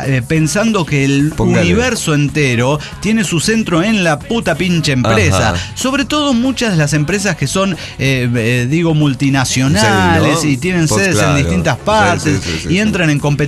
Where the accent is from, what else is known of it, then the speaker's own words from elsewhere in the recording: Costa Rica; Bueno, en mi país, que como la mayoría sabe, es Costa Rica.